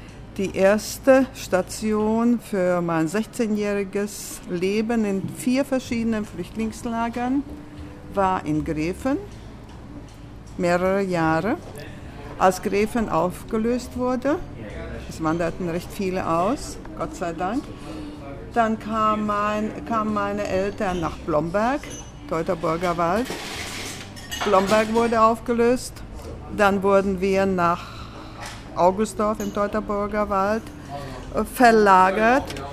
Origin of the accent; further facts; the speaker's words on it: Latvia; now in Germany; Ich bin gebürtige Lettin, aber ich bin in Deutschland groß geworden. Ich bin in Lettland 1941 auf dem Lande geboren.